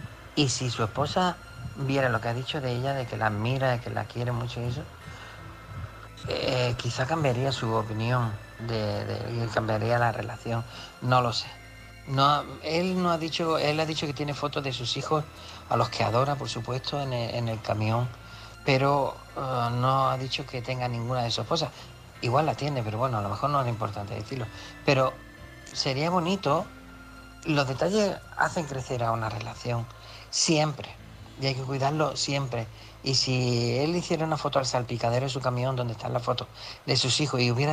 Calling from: Málaga, Andalusia, Spain; de Málaga.

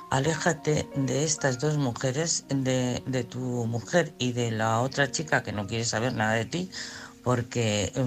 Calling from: Madrid, Community of Madrid, Spain; de Madrid.

